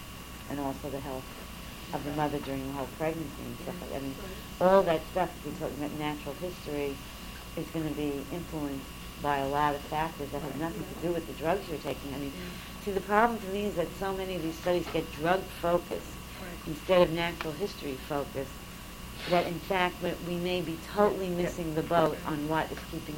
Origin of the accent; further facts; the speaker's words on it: New York City, New York, United States; because I'm from New York City area